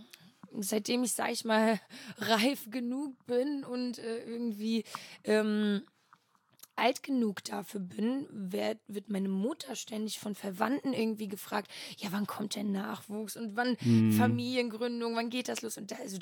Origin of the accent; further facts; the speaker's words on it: Flensburg, Schleswig-Holstein, Germany; Genau, auch in Flensburg, also auch in der Heimatstadt quasi.